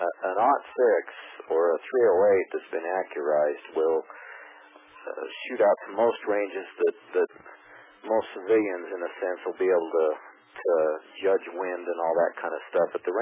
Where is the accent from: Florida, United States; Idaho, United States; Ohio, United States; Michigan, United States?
Idaho, United States; I'm from Idaho.